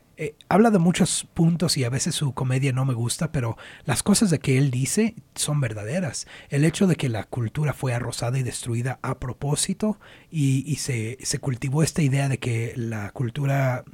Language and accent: Spanish; United States; born there; yo siendo chicano, yo habiendo nacido aquí en Estados Unidos, yo sabía que mi familia venía de México, pero no sabía qué significaba.